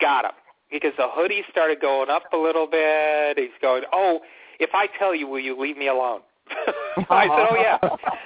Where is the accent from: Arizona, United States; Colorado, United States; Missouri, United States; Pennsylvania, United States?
Arizona, United States; Phoenix; I'm going to bring the Phoenix school that we're in because we're from Phoenix.